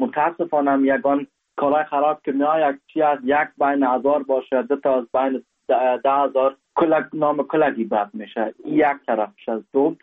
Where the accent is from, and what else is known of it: Afghanistan; now in Germany